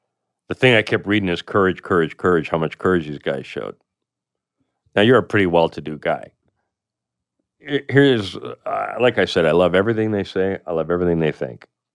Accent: Canada; I come from Canada

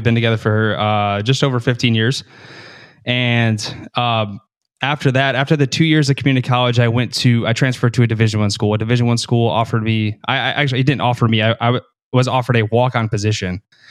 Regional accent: Lincoln Park, Michigan, United States; So I grew up in Lincoln Park, Michigan. So it's about 15, 20 minutes outside Detroit. It's in the suburbs.

